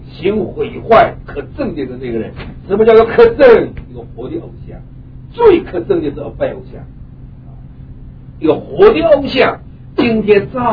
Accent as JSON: {"language": "Chinese", "country": "China", "said": "我们中国人一句话叫千夫所指啊"}